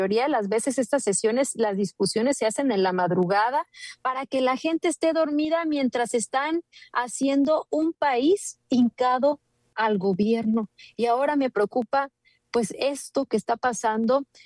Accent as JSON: {"language": "Spanish", "country": "Mexico", "said": "también tener muy claro como mexicanos que no solo votando se ejerce la democracia"}